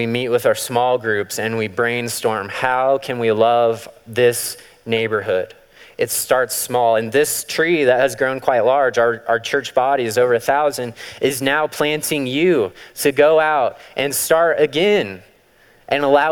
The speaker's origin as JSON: {"language": "English", "region": "Missouri", "country": "United States", "said": "I'm from Missouri. Like, grass does grow by itself there. And then I came here and I didn't know that lawns were an investment"}